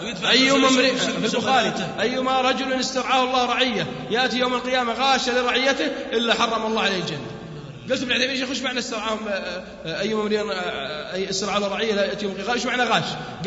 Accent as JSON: {"language": "Arabic", "country": "Saudi Arabia", "said": "عندنا في السعوديه يمكن ما في دور سينما"}